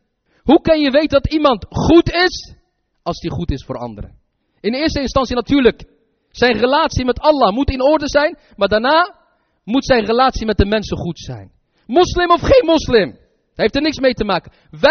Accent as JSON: {"language": "Dutch", "country": "Morocco", "said": "Zelfs ik als Marokkaan zijnde, stel je voor als ik een bedrijf zou hebben"}